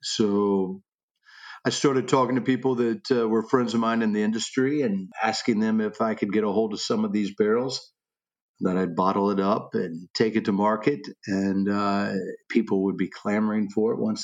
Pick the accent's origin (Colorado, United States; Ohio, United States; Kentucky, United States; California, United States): Kentucky, United States; Well, I was born in Kentucky, so I've been here most of my life. I was gone for about a dozen years. Other than that, this is what I've called home.